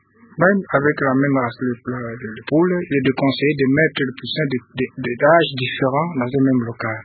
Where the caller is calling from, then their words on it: Beni, North Kivu, DR Congo; Ici, chez nous, à l'Est